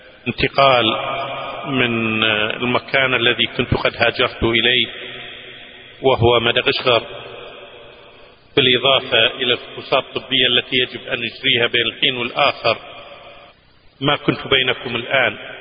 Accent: Kuwait; فقلت لهم أنا من الكويت، والكويت في أرض مكة والمدينة وأهلي في مكة.

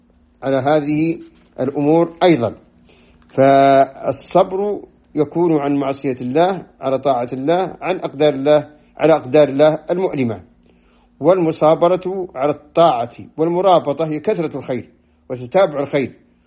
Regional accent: Saudi Arabia; وهذا قد حدث أيضا عندنا في السعودية

